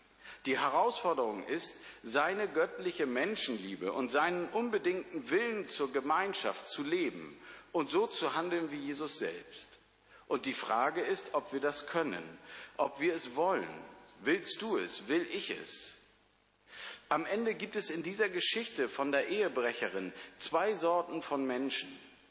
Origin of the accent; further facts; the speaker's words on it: Northern Germany, Germany; born there; in Norddeutschland würde man sagen, wo ich herkomme, gebürtig herkomme